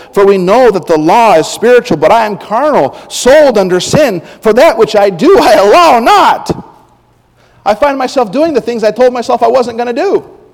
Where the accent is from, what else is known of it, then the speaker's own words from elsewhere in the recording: Utah, United States; I grew up in Utah, and we would visit my relatives in West Virginia